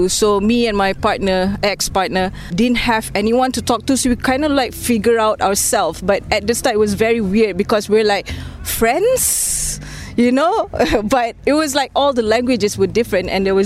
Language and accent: English; Malaysia; now in Ireland; I'm originally from Malaysia. I just moved to Ireland, Republic of Ireland, in July 2021, in the midst of pandemic.